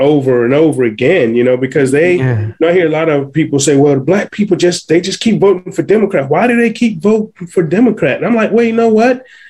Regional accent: Cleveland, Ohio, United States; we did that where I grew up in Cleveland. You know, in Ohio, I remember us having a community garden

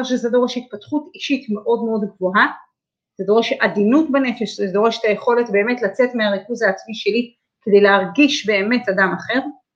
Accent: Safed, Northern District, Israel; כשהייתי ילדה, גדלתי בצפת.

